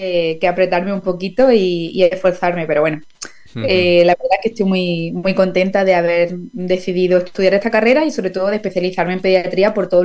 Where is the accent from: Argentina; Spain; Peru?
Spain; Jaén, Andalusia